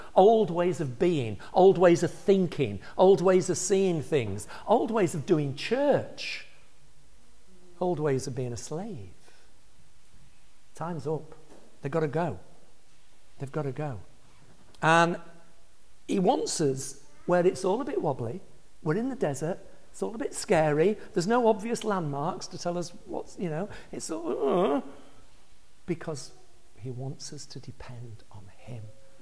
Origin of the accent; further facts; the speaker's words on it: England, United Kingdom; I'm a male Englishman, right? So that's against me for a start. I grew up in the north of England in the 50s and 60s.